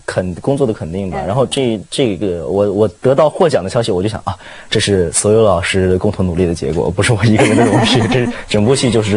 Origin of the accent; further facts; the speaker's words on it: Wuhan, Hubei, China; 我是武汉人，武汉在武汉长大的，当然那个语言环境呢，是因为我爸妈都不是武汉人，他们都是普通话。从小呢我就接触普通话，